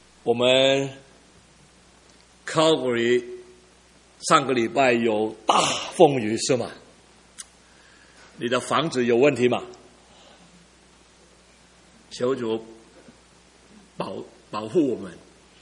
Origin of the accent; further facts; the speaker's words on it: China; 我们是中国人，我们有为着祖国来祷告